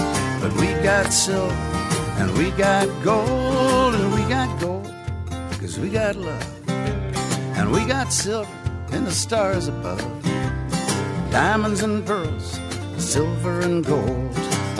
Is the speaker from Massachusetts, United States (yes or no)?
yes; Boston, Massachusetts, United States; now in Nashville, United States; When I first moved to Nashville and people found out I was from the Boston area, they would always ask me if I knew